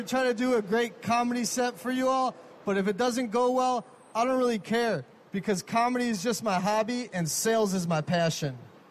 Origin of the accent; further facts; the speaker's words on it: Chicago, Illinois, United States; Like I said, I grew up in Chicago in a little bit of a rougher neighborhood.